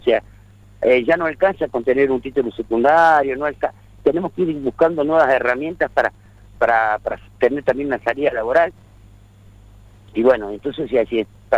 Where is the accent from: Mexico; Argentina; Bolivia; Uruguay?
Uruguay; moved away; nosotros somos un grupo de artistas, o sea, que venimos de Uruguay en el año 90.